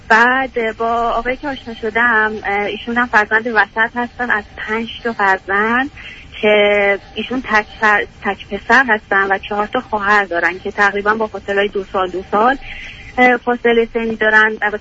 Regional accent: Iran; moved away as an adult; also born or lived in United Kingdom; now in United States; من تقریبا 9 سالی که از ایران اومدم بیرون، فوق لیسانس و دکترامو تو رشته ژنتیک تو انگلیس خوندم و بعدش اومدم آمریکا، شرق آمریکا

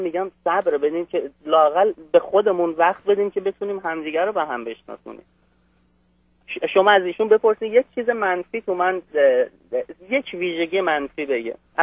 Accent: Iran; ما ایرانی هستیم

